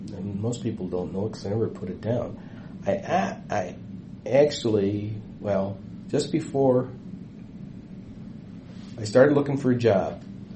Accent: Racine, Wisconsin, United States; And, you know, I grew up in Racine, and so being in a white environment was never an issue.

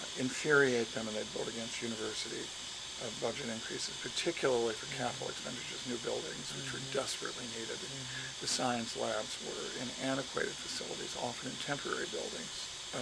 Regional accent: Wisconsin, United States; But I was from Wisconsin. I was a good boy.

